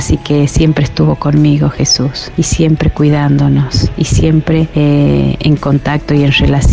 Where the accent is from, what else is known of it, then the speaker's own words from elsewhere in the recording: Termas de Río Hondo, Santiago del Estero, Argentina; de Termas de Riondo